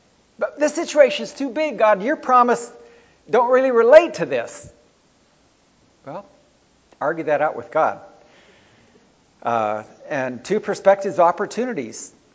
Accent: Wolaita, Ethiopia; moved away; a man that grew up in the place where I grew up in Ethiopia, Wellita.

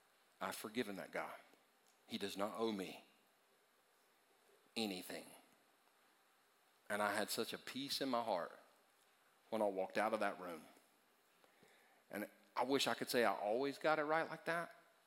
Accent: Easley, South Carolina, United States; because I grew up in Easley, it's my own stomping grounds

